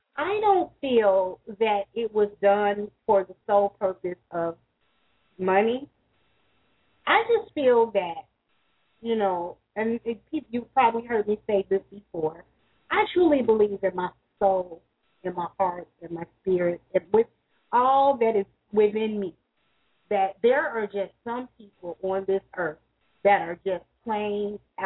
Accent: Dayton, Ohio, United States; In Dayton, Ohio, my hometown, there is a hospital, a veterans hospital

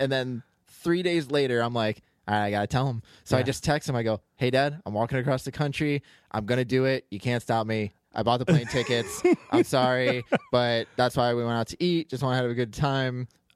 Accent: St. Petersburg, Florida, United States; because we're from St. Pete, which is in the Tampa Bay area

